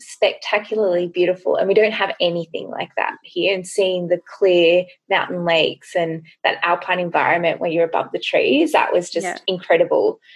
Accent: Australia; growing up in Australia

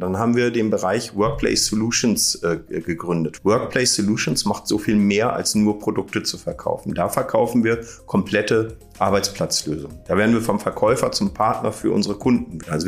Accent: Lübeck, Schleswig-Holstein, Germany; now in Cologne, Germany; Ich bin aktuell 54 Jahre alt, bin geborener Norddeutscher, komme aus Lübeck ursprünglich, wohne jetzt im Kölner Raum mit meiner Familie

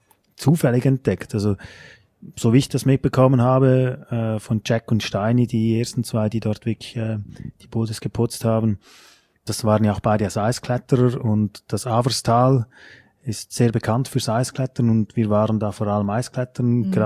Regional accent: Switzerland; bei uns in der Schweiz ist es so, wenn man eine gewisse Position als Trainer hat

